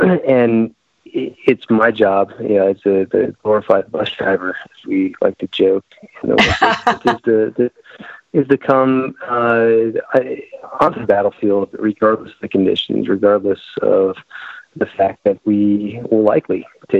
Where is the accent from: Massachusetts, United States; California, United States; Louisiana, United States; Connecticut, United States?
Connecticut, United States; Greenwich; You know, I grew up in Greenwich, Connecticut.